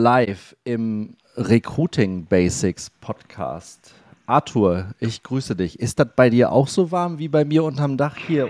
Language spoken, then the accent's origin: German; Northern Germany, Germany; Ich bin im Norden groß geworden, da war das Wärmste mal irgendwie, keine Ahnung, 22 Grad oder so.